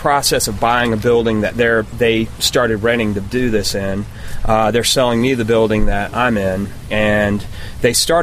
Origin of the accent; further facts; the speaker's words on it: White River, Vermont, United States; moved away; also born or lived in Lebanon, New Hampshire / North Carolina; I was born in Lebanon, New Hampshire, but grew up in White River and then moved to North Carolina. That's where I picked up the barbecue thing.